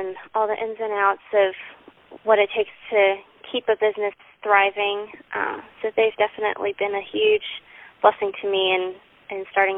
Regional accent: Frisco, Texas, United States; also born or lived in Chicago; now in Fort Mill, United States; I was born in Chicago, Illinois. And when I was six, my family moved to Dallas, Texas. We actually moved just outside North Dallas in a town called Frisco. And we lived there for about 10 years. And then just recently, we moved to Charlotte.

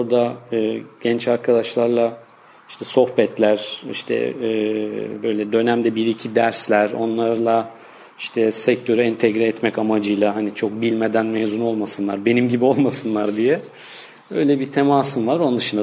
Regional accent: Istanbul, Turkey; also born or lived in Ankara; Ankara doğumluyum. Ama hani küçük yaşta İstanbul'a gelmişim. Bütün eğitim, öğretim hayatım burada geçti.

